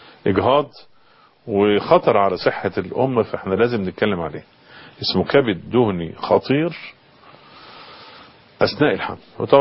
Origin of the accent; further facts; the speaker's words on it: Egypt; احنا طبعا عندنا في مصر والمنطقة العربية احنا ايه شعوب يعني بتتقن حتة الاكل دي